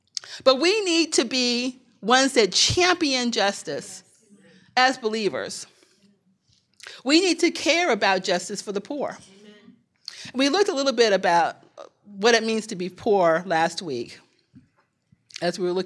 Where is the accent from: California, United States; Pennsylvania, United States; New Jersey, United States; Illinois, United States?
Illinois, United States; East St. Louis; the neighborhood that I grew up in Illinois, a small town called East St. Louis